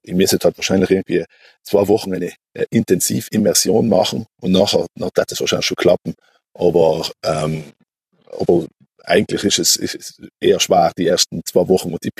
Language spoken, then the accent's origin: German; Merano, Trentino-Alto Adige, Italy; moved away as an adult; also born or lived in Vienna, Austria; Ich bin aus Algund und Meran nach Wien gegangen, in die große Stadt